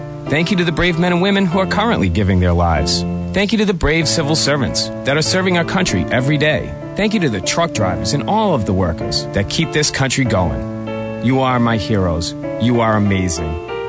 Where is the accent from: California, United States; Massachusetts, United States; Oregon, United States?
Massachusetts, United States; I grew up on the South Shore, and now I live on the South Coast.